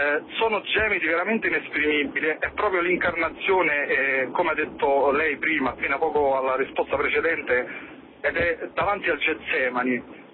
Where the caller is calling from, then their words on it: Terracina, Lazio, Italy; siamo da Terracina